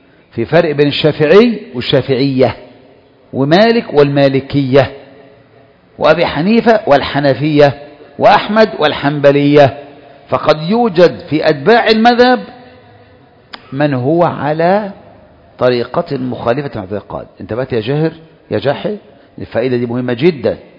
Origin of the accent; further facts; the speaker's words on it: Egypt; ما انا عارف ان انا هجيب، ما احنا مصريين زي بعض